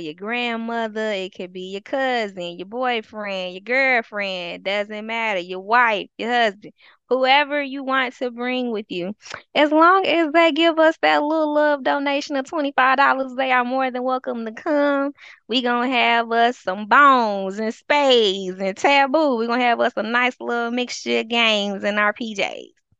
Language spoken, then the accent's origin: English; the South, United States; I am from the South.